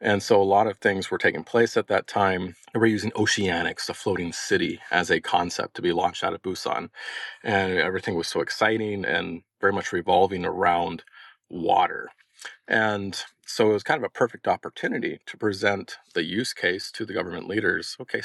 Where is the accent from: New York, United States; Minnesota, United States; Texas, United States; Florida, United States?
Florida, United States; when I was a kid growing up in Florida. I always grew up about 5 minutes away from the ocean there in Central Florida on the Space Coast.